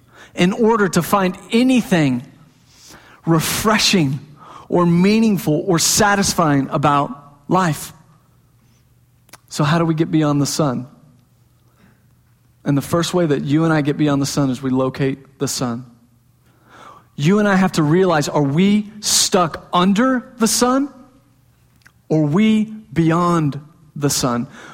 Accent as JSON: {"language": "English", "town": "Plano", "region": "Texas", "country": "United States", "tie": "born or raised there", "said": "I grew up in Plano, and my parents were Plano parents, and we did the Plano thing"}